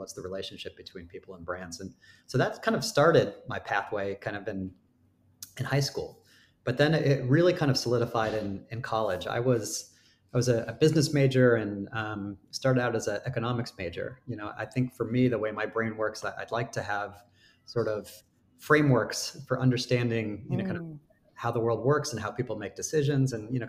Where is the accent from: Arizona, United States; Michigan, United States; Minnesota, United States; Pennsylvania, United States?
Arizona, United States; You know, I grew up in Arizona, you know, and my parents were actually New Yorkers.